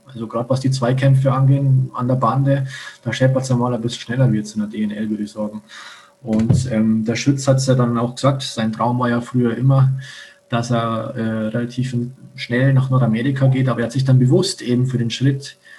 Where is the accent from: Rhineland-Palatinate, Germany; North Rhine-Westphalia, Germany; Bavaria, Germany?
Bavaria, Germany; Landshut; Und ich komme ja aus Landshut.